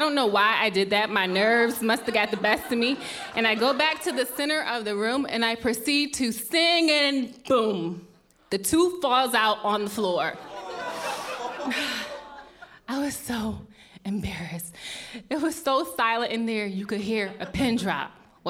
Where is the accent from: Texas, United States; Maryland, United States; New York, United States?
Maryland, United States; I'm originally from Maryland, and I knew at a young age that I wanted to be a professional actress.